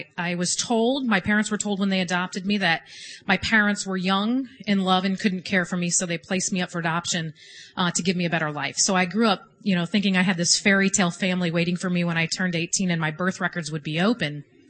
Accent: Woodburn, Indiana, United States; I am from Woodburn, Indiana, a small town outside of Fort Wayne.

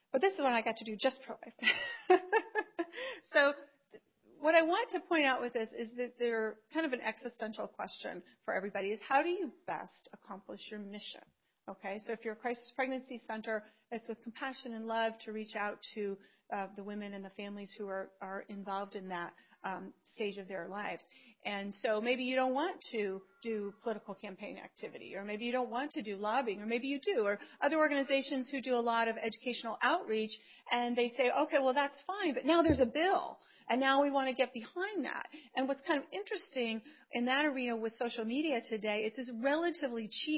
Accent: Chicago, Illinois, United States; Christian Legal Society in my hometown, Chicago

